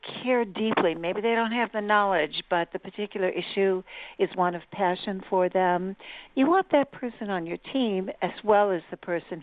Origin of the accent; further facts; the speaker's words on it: New York, United States; I was delighted as a New Yorker to learn that Kirsten Gillibrand, our senator, is the most transparent senator in Congress.